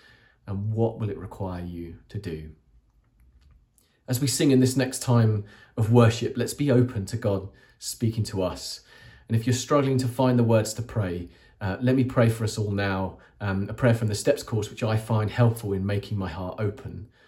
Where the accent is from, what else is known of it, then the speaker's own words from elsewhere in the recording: Eastbourne, South East England, United Kingdom; I'm from Eastbourne, by the way, which is...